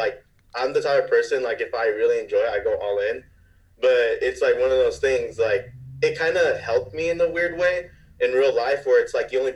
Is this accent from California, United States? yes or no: yes; Sacramento, California, United States; I grew up in Oak Grove. I went to Pleasant Grove High School.